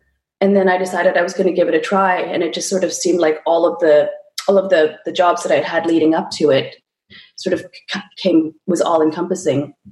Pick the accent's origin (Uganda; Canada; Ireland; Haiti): Canada; Calgary, Alberta; So I grew up in Calgary.